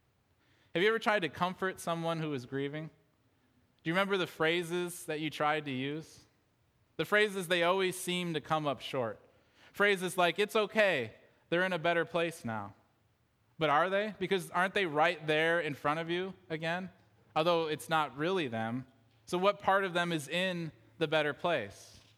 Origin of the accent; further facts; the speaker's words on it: Detroit, Michigan, United States; I drove 9 hours to where I grew up in Detroit, and I held my mother's hand